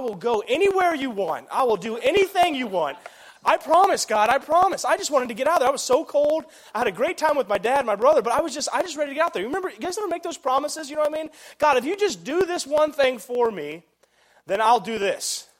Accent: Ohio, United States; So anyways, I grew up in Ohio, so it's a little colder up there.

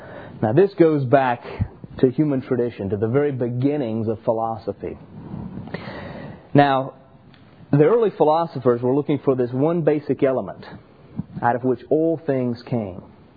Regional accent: Orlando, Florida, United States; Growing up in Orlando, you just don't catch the power until you walk the beach

